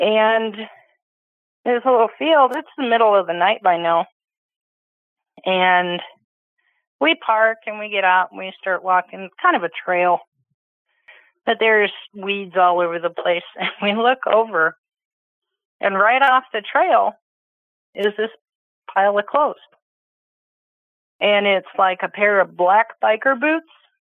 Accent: Eagle, Colorado, United States; also born or lived in Grand Junction; I was living in Grand Junction, and we were going to move back into the mountains as I grew up in Eagle. And I was moving back to Eagle from Grand Junction.

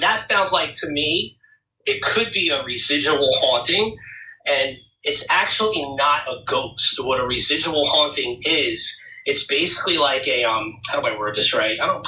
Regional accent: New Jersey, United States; now in Connecticut, United States; Yeah, I grew up in New Jersey and I currently live in Connecticut.

